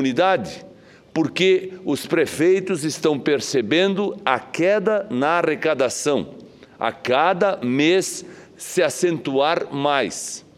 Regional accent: Santa Catarina, Brazil; como eu sou de Santa Catarina

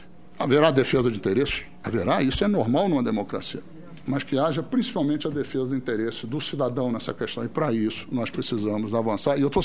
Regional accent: Rio de Janeiro, Brazil; Eu sou do Rio de Janeiro. Quando eu era garoto, tinha 20 e tantos jornais no Rio de Janeiro.

